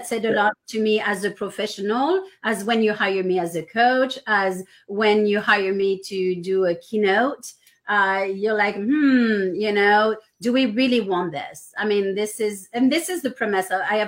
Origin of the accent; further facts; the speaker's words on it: France; English is a second language; now in United States; So one of I am from France originally, so I am both French and American, right?